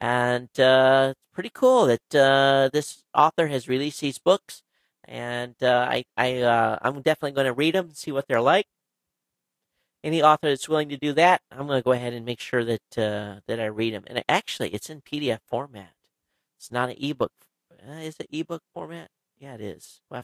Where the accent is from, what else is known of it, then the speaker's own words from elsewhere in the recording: Michigan, United States; But I actually did a search for where I grew up originally in Michigan.